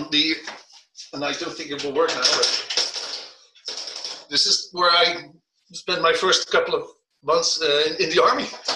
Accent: Netherlands; I grew up in Holland, you know, in the Netherlands

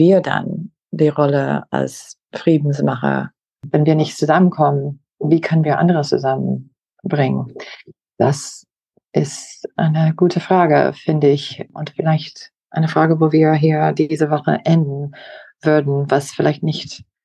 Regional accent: Green Bay, Wisconsin, United States; German is a second language; ich komme aus Green Bay. Deswegen bin eine geborene Green Bay Packer Fan und bin aufgewachsen mit Fußballspiel jeden Sonntag.

